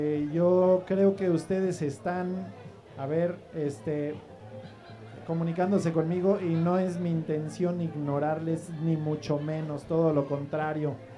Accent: Querétaro, Mexico; Yo aquí crecí, yo siempre he dicho, yo soy queretano. Soy cosmeño, pero hecho queretano.

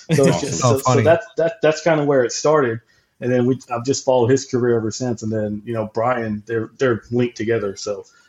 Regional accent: Houston, Texas, United States; also born or lived in Maryland / Washington, D.C.; So I grew up and lived in Maryland for a little bit, lived in for oh. D.C. for a little bit. But for oh. the most part, for 99% of my life, it's been here in Houston.

